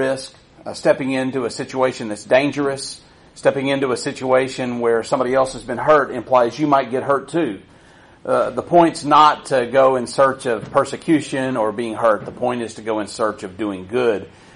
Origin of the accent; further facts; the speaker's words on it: Abilene, Texas, United States; I am from Abilene, Texas.